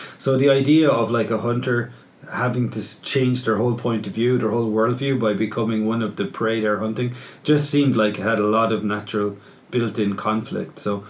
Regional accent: Kilkenny, Leinster, Ireland; Ross and I grew up here in Kilkenny.

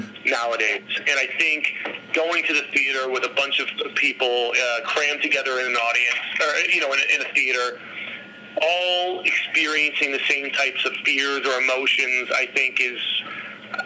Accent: Pennsylvania, United States; I grew up outside of Philadelphia. I, you know, was surrounded by history.

